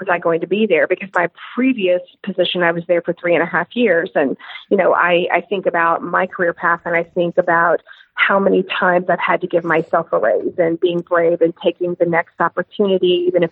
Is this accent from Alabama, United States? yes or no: yes; Mobile, Alabama, United States; now in New Orleans, United States; I'm born and raised in Alabama from Mobile, but we have a social calendar that is our Bible here in New Orleans